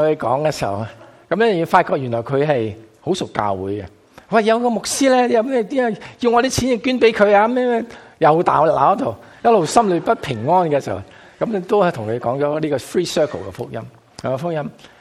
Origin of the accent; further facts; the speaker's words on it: United States; 佢知道我系美国